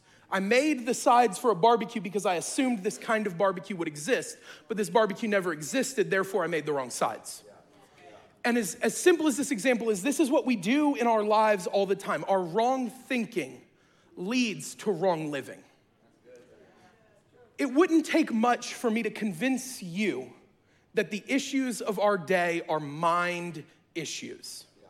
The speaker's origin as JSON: {"language": "English", "region": "the South", "country": "United States", "said": "I'm from the South."}